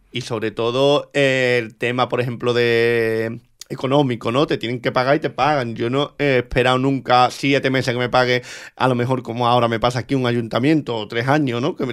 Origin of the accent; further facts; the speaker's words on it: San Fernando, Andalusia, Spain; Fue después de 15 años sin bailar en mi tierra, volví, presenté este espectáculo allí en el teatro